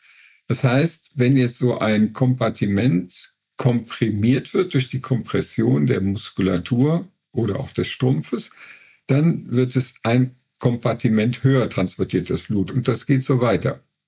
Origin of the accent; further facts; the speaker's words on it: North Rhine-Westphalia, Germany; also ich komme selber aus dem Neandertal, deswegen habe ich da so eine Beziehung zu.